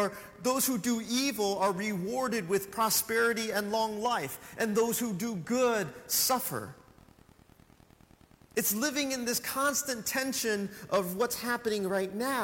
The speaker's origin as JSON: {"language": "English", "country": "United States", "said": "when that which concerns us are only the things that are American, because I am an American."}